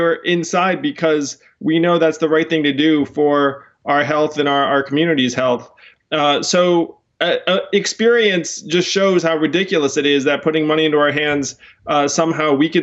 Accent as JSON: {"language": "English", "country": "United States", "said": "What I would say is that we are just as American as anyone else."}